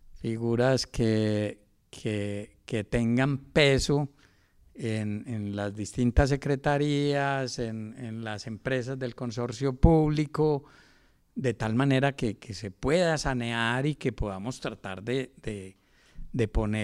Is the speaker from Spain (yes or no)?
no; Colombia; como somos colombianos